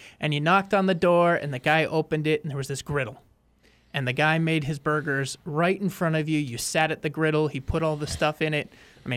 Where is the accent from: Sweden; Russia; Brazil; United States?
United States; Denver, Colorado; I grew up in Denver